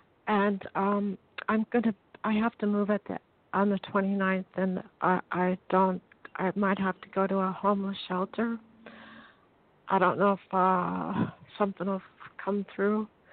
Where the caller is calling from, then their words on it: Blaine, Washington, United States; I'm calling from Washington State. I'm in Blaine, Washington.